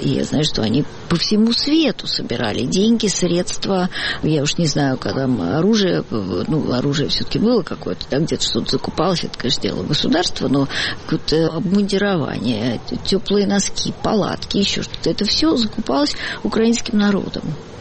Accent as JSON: {"language": "Russian", "country": "Russia", "said": "Просто они не догадываются, что мы из России"}